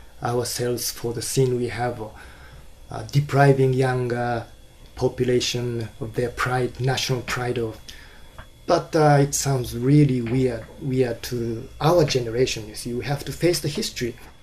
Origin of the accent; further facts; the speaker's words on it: Hiroshima, Japan; And I was born in Hiroshima Prefecture and brought up here.